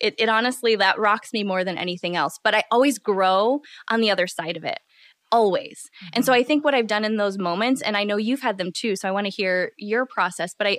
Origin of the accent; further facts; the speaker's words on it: United States; And I'm from the Midwest.